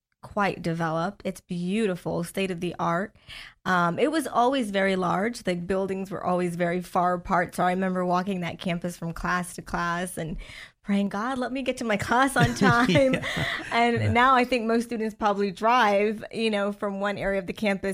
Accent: Orlando, Florida, United States; Born and raised, been here my whole life, Central Florida. At that, I was born in Orlando, raised in Orlando, and I love the weather.

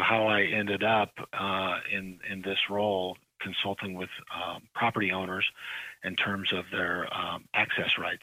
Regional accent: Princeton, Illinois, United States; It's a place called Princeton, right on Interstate 80, about 100 miles southwest of Chicago and 40 miles east of the Quad Cities. It hasn't changed much, believe it or not, since we left in 1977.

